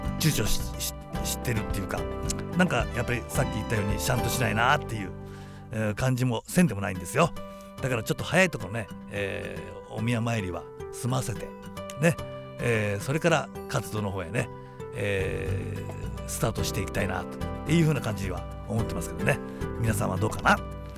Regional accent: Yamaguchi, Japan; まあ、2日あるいは3日にはいつも、地元山口にね、帰省してますから

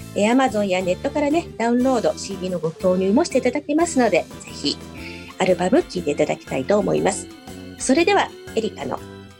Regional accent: Aichi, Japan; 私もね地元が愛知なので

